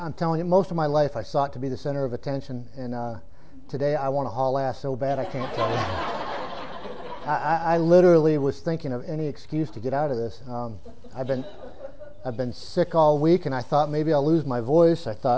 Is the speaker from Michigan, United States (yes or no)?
yes; Michigan, United States; I was born in Upper Michigan, a small town, little paper mill town.